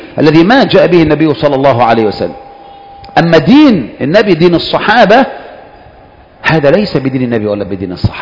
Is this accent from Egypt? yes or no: yes; Egypt; انا مصر محدش يتهمني